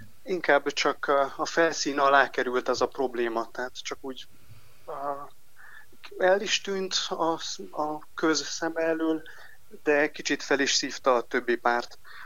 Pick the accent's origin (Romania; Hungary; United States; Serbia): Romania; Transylvania; erdélyi magyarként